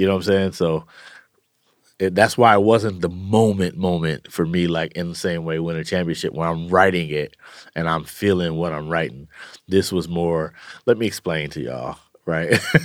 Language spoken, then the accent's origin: English; Oakland, California, United States; Maybe that's because I'm from Oakland and, you know, and this is our life. This is our childhood, especially where I grew up in the, you know, in East Oakland, and at a time where the murder rate was high.